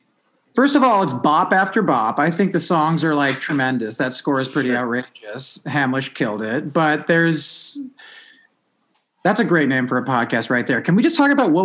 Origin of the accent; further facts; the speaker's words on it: New York, United States; we're all from New York and we're all in show business